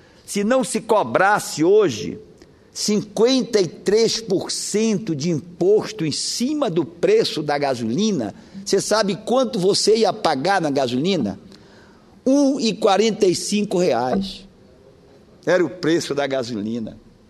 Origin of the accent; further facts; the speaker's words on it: Pará, Brazil; comunicar ao país querido, comunicar à minha terra querida, o estado do Pará